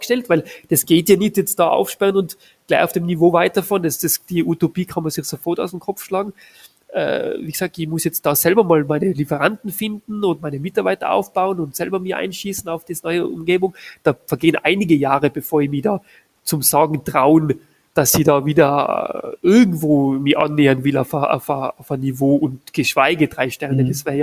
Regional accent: Moscow, Russia; Meine Frau kommt aus Moskau, ich bin Armenierin, aber in Moskau aufgewachsen.

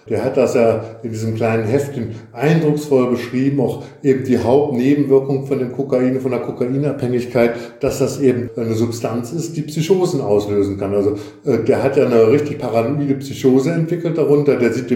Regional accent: Verden an der Aller, Lower Saxony, Germany; now in Rhineland, Germany; ja, genau, ich komme aus Pferden an der Aller.

